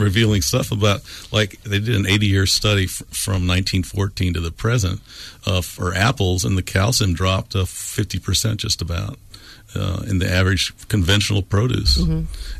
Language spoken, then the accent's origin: English; Missouri, United States; because farmers in the old days, where I grew up in Missouri, they taste the soil to figure out fertility